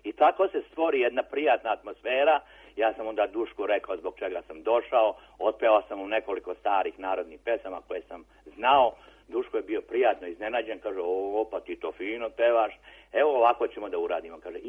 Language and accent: Serbian; Mrkonjić Grad, Republika Srpska, Bosnia & Herzegovina; also born or lived in Prijedor; odakle si ti, rekao, iz Mrkonjić grada